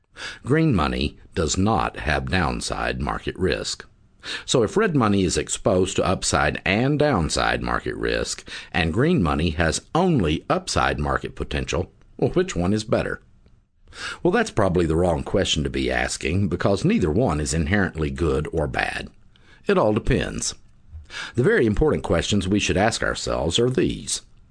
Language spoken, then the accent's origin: English; Texas, United States; born and raised in Texas, and working with clients right here in the Dallas-Fort Worth Metroplex and all over the rest of this big old Lone Star State